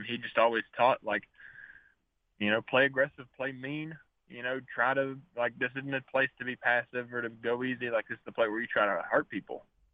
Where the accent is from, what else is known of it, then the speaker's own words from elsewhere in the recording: Knoxville, Tennessee, United States; I'm from Knoxville, and Air Force Academy is in over in Colorado Springs